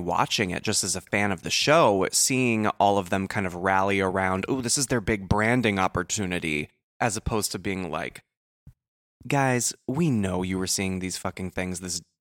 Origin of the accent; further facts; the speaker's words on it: the South, United States; I'm from the South. I know Southern passive aggression.